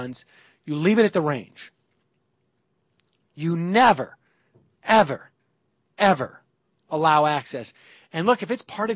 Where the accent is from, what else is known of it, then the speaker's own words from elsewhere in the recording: United States; Nothing against Texas. I'm from Mississippi, Alabama myself.